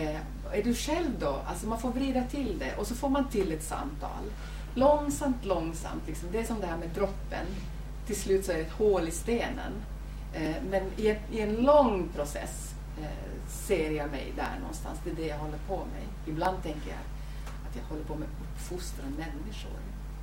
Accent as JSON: {"language": "Swedish", "country": "Finland", "first_language": "Swedish", "said": "För att jag kommer från Finland och tror alla att jag har pratat finska. Men det är inte, mitt modersmål är svenska."}